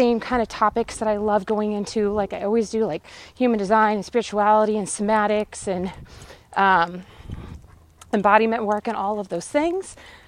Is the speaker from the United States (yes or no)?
yes; Washington, United States; also born or lived in Las Vegas; But I'm a Washingtonian girl, okay? Like I was born and raised in Washington, lived there for almost all my life. I lived in Vegas for 4 years in my 20s